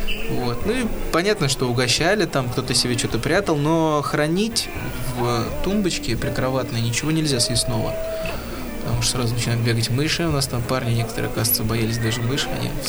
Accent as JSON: {"language": "Russian", "region": "Moscow", "country": "Russia", "tie": "born or raised there", "said": "а я всю жизнь, стоит отметить, жил в Москве и до этого как-то выезжал там немного"}